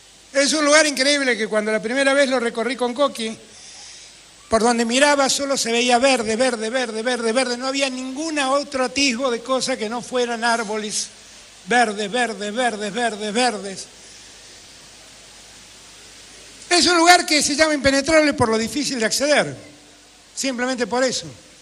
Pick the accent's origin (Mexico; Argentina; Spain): Argentina; Somos los argentinos y las argentinas que viven ahí.